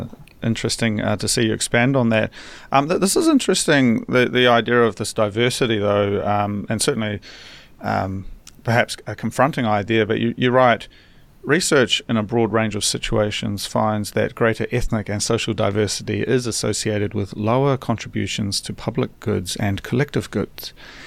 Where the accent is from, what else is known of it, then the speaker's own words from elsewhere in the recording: New Zealand; I'm from New Zealand originally